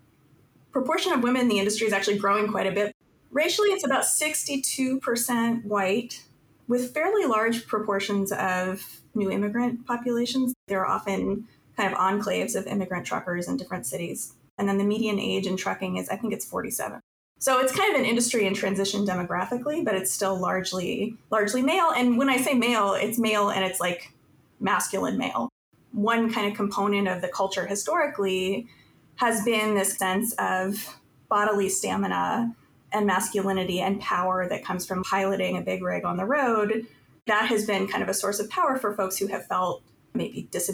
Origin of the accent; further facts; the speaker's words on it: Indiana, United States; I'm from Indiana, which has a lot of truck drivers